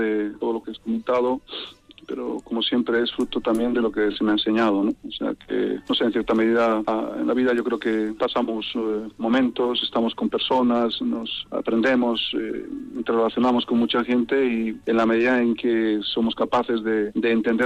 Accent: Vitoria-Gasteiz, Basque Country, Spain; yo soy de Zaramaga, del barrio Zaramaga, de un barrio obrero, de una familia obrera

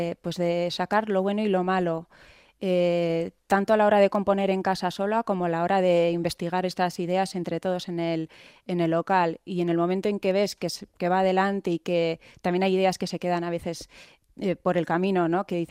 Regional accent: Vitoria-Gasteiz, Basque Country, Spain; y eso que somos de Gasteiz, que parece que suelen ser grupos más de la zona, ¿no?

